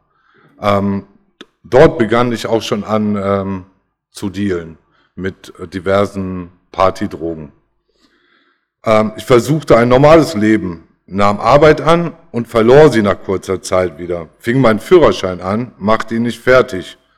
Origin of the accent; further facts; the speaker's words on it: Essen, North Rhine-Westphalia, Germany; born there; Ich wurde 1978 in Essen geboren.